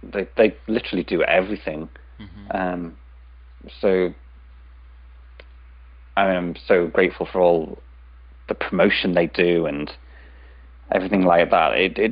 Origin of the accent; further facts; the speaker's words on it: England, United Kingdom; born there; now in Liverpool, United Kingdom; I was born here in England, in a very small town on the East Coast. Yeah. Very small, very boring. Yeah. Nothing ever happens there. But I don't live there anymore. Now I live in Liverpool, which is a big city on the West Coast, home